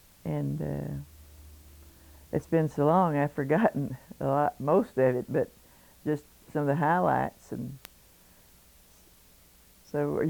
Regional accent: United States; I grew up here in Knight County, just about 2 miles up from here.

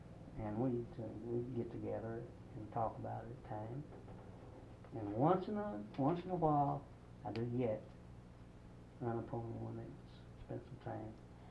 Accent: Kentucky, United States; I'm from Kentucky, but no, that don't mean anything.

